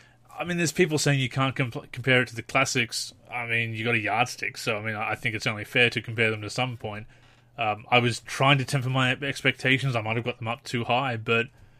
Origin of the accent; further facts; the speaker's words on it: Australia; I obviously use metric being Australian